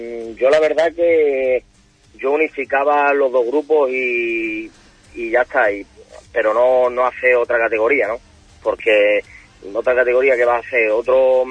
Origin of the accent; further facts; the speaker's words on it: Valverde del Camino, Andalusia, Spain; yo vengo de aquí de Valverde y estuve